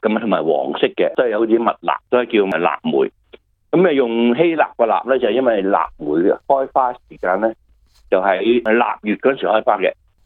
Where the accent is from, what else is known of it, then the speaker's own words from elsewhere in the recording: Guangdong, China; 雖然我哋广东人咧就好少见